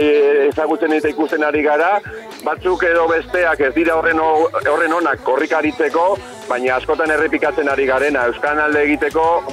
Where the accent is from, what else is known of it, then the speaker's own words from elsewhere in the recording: Arrasate, Basque Country, Spain; now in Vitoria-Gasteiz, Spain; ni arrasatearra naiz, eta arrasdei pasatu zenean, ba, aldezarrean korrika ibili nintzen, eta bueno, gaur egun Gasteizen bizi naiz